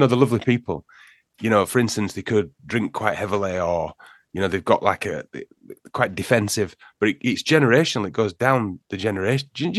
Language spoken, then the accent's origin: English; England, United Kingdom; because I'm English and I like Spanish